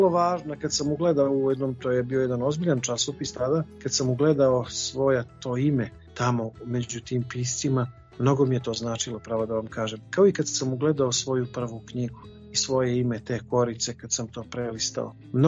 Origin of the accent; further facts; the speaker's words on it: Novi Pazar, Šumadija and Western Serbia, Serbia; also born or lived in Bijelo Polje, Montenegro; Imam jedno detinjstvo u gradu u Novom Pazaru, gde sam rastao, naravno, sa porodicom.